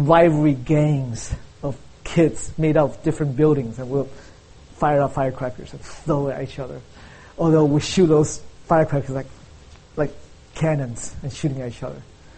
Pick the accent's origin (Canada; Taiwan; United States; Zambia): Taiwan; But we grew up like in Taiwan for Chinese New Year.